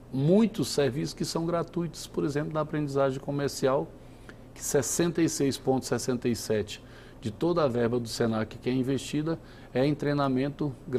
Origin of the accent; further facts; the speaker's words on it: Goiás, Brazil; now in Brasília, Brazil; Eu sou goiano aqui do lado, mas foi Brasília que eu escolhi para empreender e para fazer a minha vida pessoal e minha vida profissional.